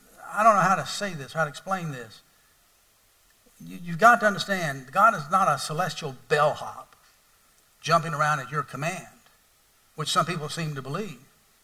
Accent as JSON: {"language": "English", "region": "Deep South", "country": "United States", "tie": "born or raised there", "said": "I grew up in the Deep South in a rural environment."}